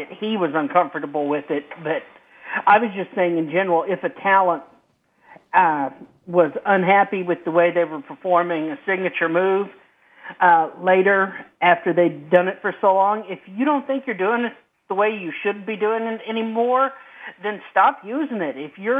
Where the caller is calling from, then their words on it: Arkansas, United States; from Arkansas.